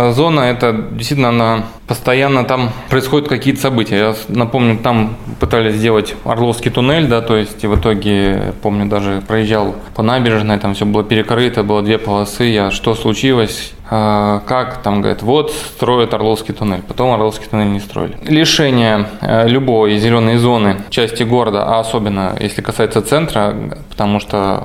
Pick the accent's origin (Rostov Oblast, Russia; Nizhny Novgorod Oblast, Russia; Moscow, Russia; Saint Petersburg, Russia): Saint Petersburg, Russia; Я вырос на Охте, да, то есть ходил в одну школу на Охте, да, то есть это мой район.